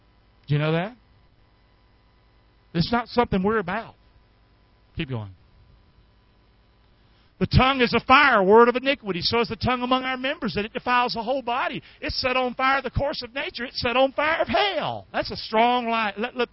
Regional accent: Rockingham, United States; Pastor, where you get this stuff? I was raised in Rockingham. I didn't even know this stuff.

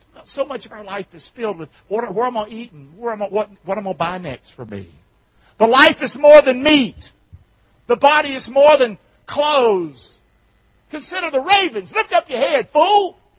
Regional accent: Rockingham, United States; I'm from Rockingham. I can always remember where I'm from, Rockingham.

